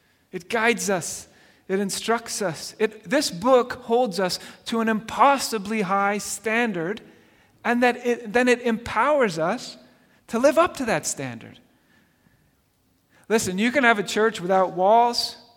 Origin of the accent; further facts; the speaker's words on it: Gloucester, South West England, United Kingdom; So I grew up in Gloucester, England.